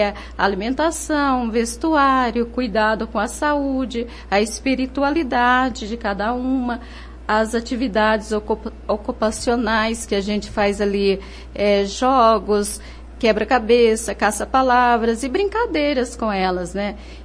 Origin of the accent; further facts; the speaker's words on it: Goiás, Brazil; Então, eu sou natural de Goiás e eu venho assim de uma família que pode se dizer bem religiosa, porque meu pai era diácono permanente e desde criança eu estudei em colégio de irmãs.